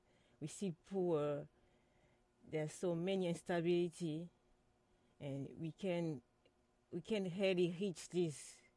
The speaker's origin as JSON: {"language": "English", "country": "DR Congo", "second_language": "English", "said": "Yeah, I'm from Congo. If I have to talk about a little bit for Congo, I can say Congo is a big country in the center of Africa."}